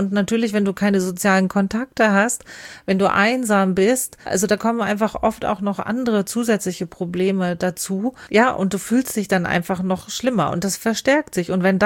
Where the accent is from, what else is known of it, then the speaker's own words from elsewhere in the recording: Bavaria, Germany; bei uns im Bayerischen Wald war es zum Beispiel Glasindustrie